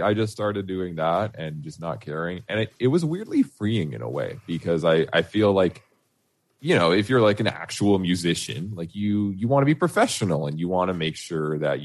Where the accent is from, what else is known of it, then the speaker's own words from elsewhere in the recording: Canada; born there; Because my background is Slavic. Like, my parents are like, I'm Canadian as fuck because I was born here.